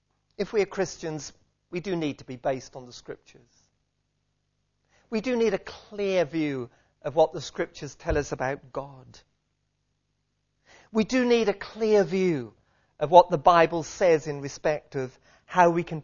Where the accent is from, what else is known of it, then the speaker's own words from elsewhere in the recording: East of England, United Kingdom; born there; Not because … Not because I was born in Suffolk.